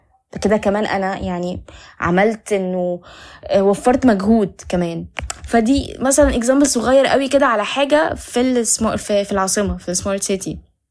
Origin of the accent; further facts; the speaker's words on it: Egypt; احنا عندنا في مصر شباب مؤهلين بشكل كبير جدا للمجال